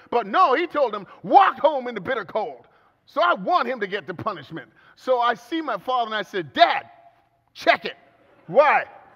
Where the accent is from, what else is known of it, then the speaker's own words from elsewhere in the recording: Calgary, Alberta, Canada; also born or lived in British Columbia; And I'm from Calgary, Alberta. That's where I grew up.